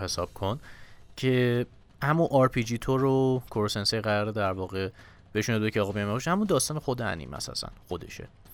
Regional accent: Iran; حداقل برای ما که ایرانی هستیم

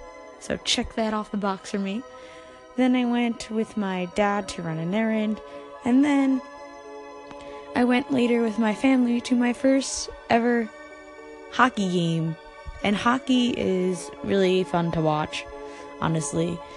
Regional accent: New Jersey, United States; And I'm a Devils fan because I am from New Jersey.

